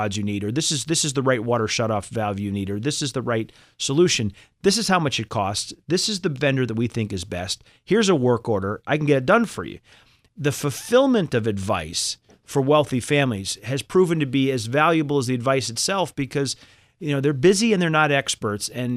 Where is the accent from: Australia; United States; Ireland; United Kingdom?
United States; Boston, Massachusetts; I grew up in Boston. And but Chubb was offering me a job in New York, and you know, for a Boston kid who'd never spent time in New York